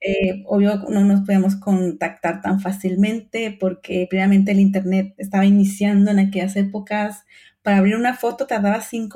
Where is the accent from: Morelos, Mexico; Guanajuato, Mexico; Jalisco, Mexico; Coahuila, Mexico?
Coahuila, Mexico; Torreón; yo soy mexicana, nacida en Torreón, Coahuila, 100% lagunera